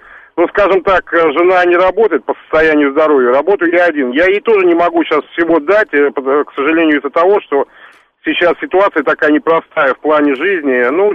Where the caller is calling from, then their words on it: Moscow, Russia; Я звоню вам из Москвы.